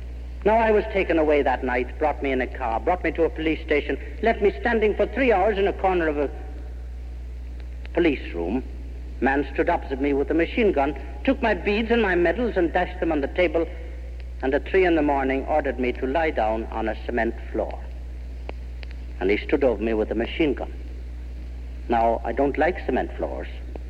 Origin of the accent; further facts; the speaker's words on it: Dublin, Leinster, Ireland; even though I'm from Dublin.